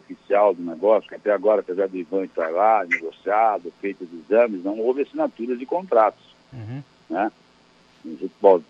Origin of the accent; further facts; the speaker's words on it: Campinas, São Paulo, Brazil; also born or lived in Paraná; eu sou nascido no Paraná, mas meu pai era de Campinas, eu vim criança para Campinas, moro em Campinas desde então, há 50 anos, 51 anos.